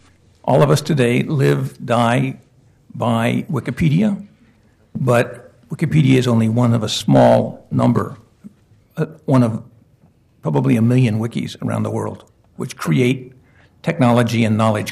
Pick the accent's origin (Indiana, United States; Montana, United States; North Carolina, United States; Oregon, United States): Oregon, United States; Portland; born there; moved away; I was born in Portland, and I left to learn how to write movies, and ended up writing technology and a lot of other things, and recently, 2 years ago, moved back to Portland